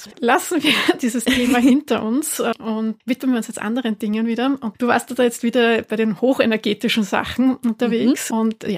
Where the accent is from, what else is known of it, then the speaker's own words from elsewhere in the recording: Austria; bei uns in Österreich ist das ja sowieso mit den AKWs.